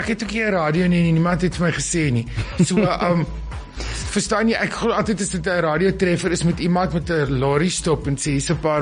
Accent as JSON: {"language": "Afrikaans", "town": "Riebeek Kasteel", "region": "Western Cape", "country": "South Africa", "tie": "born or raised there", "also_born_or_lived": "Grahamstown", "said": "Dis hoekom ek in Graamsstad gebore is. En daarna, toe my verstand ingeklik het, ek het ek boek geskryf oor my kinderjare en dit begin in die sandpit op Riebeek Kasteel."}